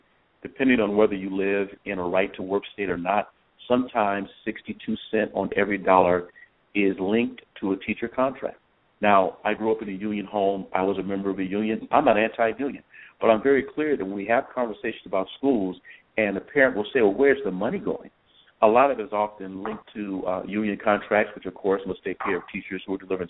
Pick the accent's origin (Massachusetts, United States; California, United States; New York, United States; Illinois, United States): California, United States; Los Angeles; I grew up in Los Angeles. We had great teachers in Los Angeles, Compton and Watts